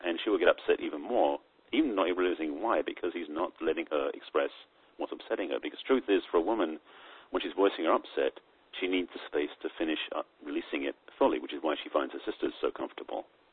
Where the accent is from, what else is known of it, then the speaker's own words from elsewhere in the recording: England, United Kingdom; I grew up in England, which requires a lack of emotion, it seems.